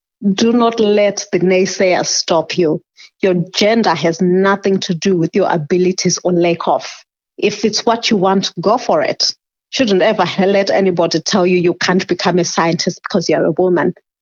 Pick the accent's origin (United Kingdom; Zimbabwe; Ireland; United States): Zimbabwe; because I grew up in Zimbabwe